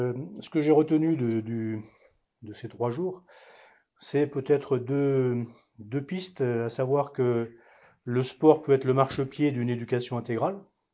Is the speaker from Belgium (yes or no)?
no; Brittany, France; accent: Breton; avec mon accent en breton